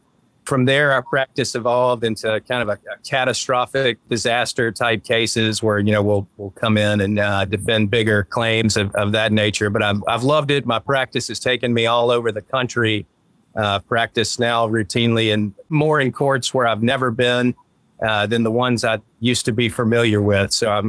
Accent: Port Gibson, Mississippi, United States; I'm from Mississippi. I've lived here all my life. I'm in Madison, Mississippi, originally, actually, right now. Grew up in Port Gibson, Mississippi, population 2,500 at the time.

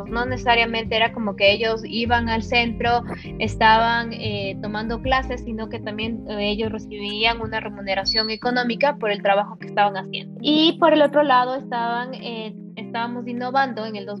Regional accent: Ecuador; also born or lived in Mexico; yo ahora actualmente vivo en Ecuador. Yo soy ecuatoriana, pero fui a estudiar a México.

